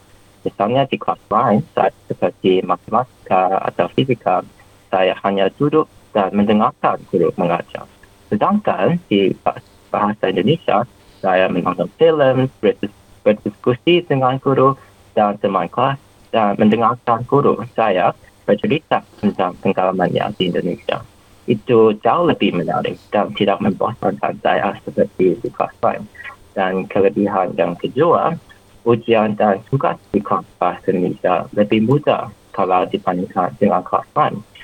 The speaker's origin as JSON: {"language": "Indonesian", "country": "Australia", "tie": "born or raised there", "also_born_or_lived": "New Zealand", "second_language": "Indonesian", "said": "Keluarga saya berasal dari Tiongkok, tetapi saya lahir di Selandia Baru dan dibesarkan di Australia. Saya biasanya berbicara dalam bahasa Kanton di rumah dengan orang tua saya."}